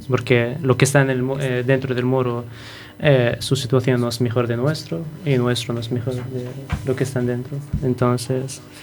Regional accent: Jerusalem, Palestine; Spanish is a second language; Soy de Jerusalén

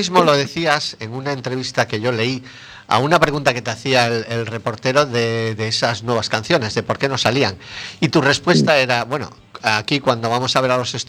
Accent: A Coruña, Galicia, Spain; esta gira la habéis empezado el pasado 14 de marzo en mi tierra, aquí en A Coruña

